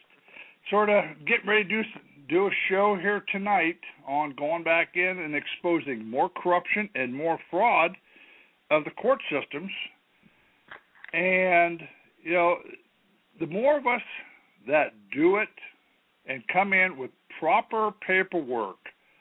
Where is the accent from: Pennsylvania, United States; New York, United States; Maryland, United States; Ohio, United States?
Ohio, United States; moved away as an adult; also born or lived in Florida; Well, I was born and raised in Ohio. I went into the military, got out, and we left Ohio, went down to Florida, moved down to Florida. We were down there from 1980 till 2005.